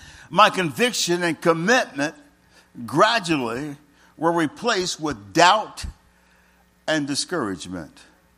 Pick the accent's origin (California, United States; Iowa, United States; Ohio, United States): Ohio, United States; Cincinnati; You see, I grew up in Cincinnati, Ohio, in a completely different culture, a completely different environment.